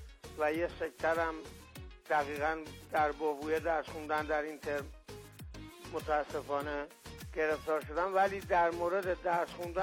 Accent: Tehran, Tehran Province, Iran; من از تهران هستم.

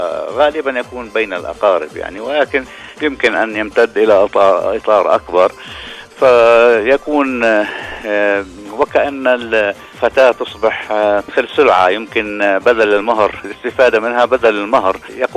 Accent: Syria; من سوريا.

